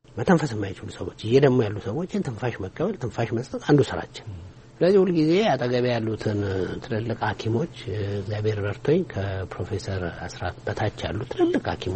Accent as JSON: {"language": "Amharic", "region": "Addis Ababa", "country": "Ethiopia", "tie": "born or raised there", "said": "አዲስ አበባ ነው የተወለድኩት።"}